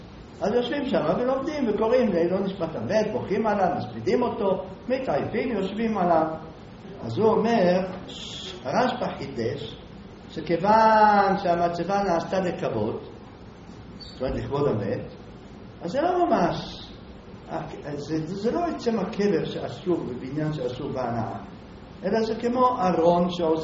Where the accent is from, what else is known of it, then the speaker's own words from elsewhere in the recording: Jerusalem, Jerusalem District, Israel; אני ירושלמי, נולדתי בירושלים